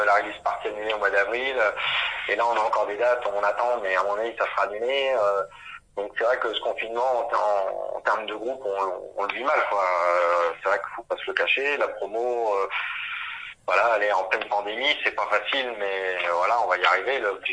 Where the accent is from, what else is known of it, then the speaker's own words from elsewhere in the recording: Alençon, Normandy, France; chez nous à Alençon